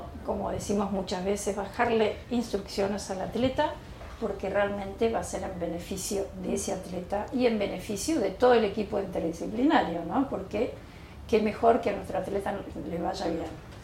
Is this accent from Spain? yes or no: no; Argentina; Bueno, como ya lo han notado, soy argentina.